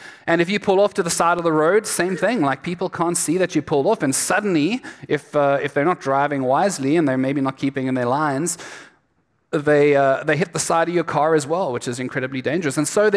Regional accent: South Africa; moved away; I have a different accent to the rest of you, just in case you were wondering. I'm from South Africa. I've been here 2.5 years now

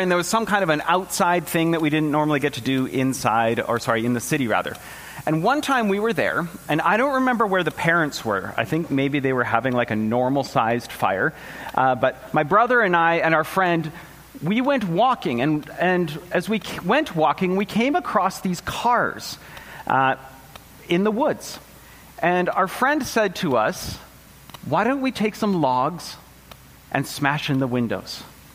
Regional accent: Edmonton, Alberta, Canada; I am originally from Alberta, which doesn't have anything to do with the rest of this sermon. But growing up, we had family friends, and I lived in Edmonton in the city.

